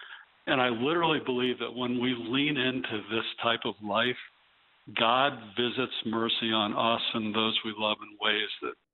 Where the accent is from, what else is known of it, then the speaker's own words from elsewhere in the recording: Connecticut, United States; So I can say I'm from Connecticut. I don't think my family owns slaves.